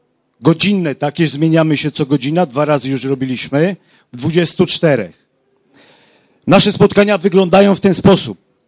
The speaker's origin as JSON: {"language": "Polish", "town": "Łódź", "region": "Łódź Voivodeship", "country": "Poland", "said": "Ja jestem z Łodzi, tutaj przyjechaliśmy w pięciu, ale ogólnie z Łodzi nas tu jest dużo więcej"}